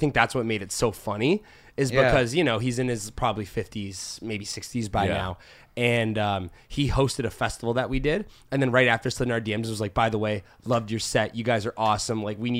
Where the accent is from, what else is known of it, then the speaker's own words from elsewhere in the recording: Canada; you know, because we're from Canada and EDM, dance music, whatever you want to call it, is of course really popular with hockey players.